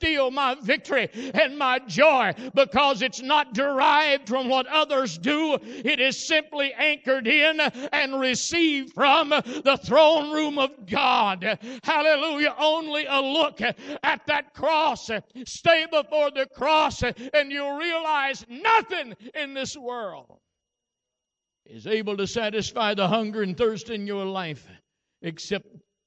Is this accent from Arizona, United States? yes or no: no; Lynch, Kentucky, United States; born there; I got to thinking about this the other day, and I was born in Lynch